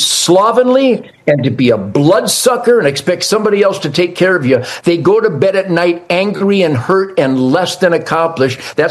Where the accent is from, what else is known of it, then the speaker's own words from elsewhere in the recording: United States; I'm an American. The heroes of the military are Americans.